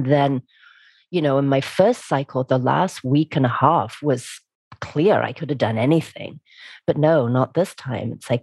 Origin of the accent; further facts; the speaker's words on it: England, United Kingdom; I'm from England, so we clean it up and we do more laundry.